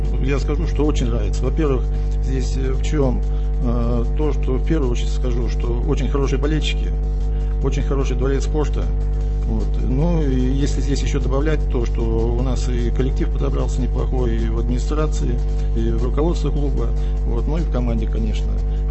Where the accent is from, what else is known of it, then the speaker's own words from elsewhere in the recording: Prokopyevsk, Kemerovo Oblast, Russia; Сам я с Кузбасса, город Прокопьевск, и начинал там и заниматься хоккеем.